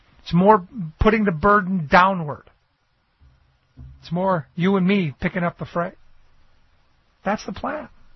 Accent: Cleveland, Ohio, United States; I think about where I grew up in Cleveland, the big card producer, American Greetings

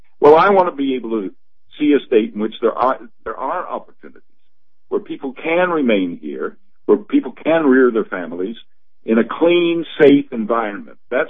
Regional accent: Charleston, West Virginia, United States; My roots are deep here in West Virginia. I was born in Charleston. I was raised here. I went to St. Albans High School and graduated from St. Albans High

